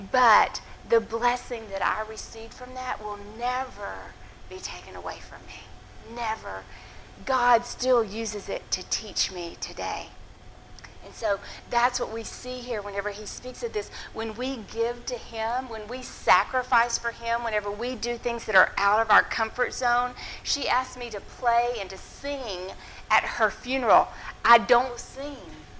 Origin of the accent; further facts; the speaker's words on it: Arkansas, United States; I had a childhood friend that we grew up together in Arkansas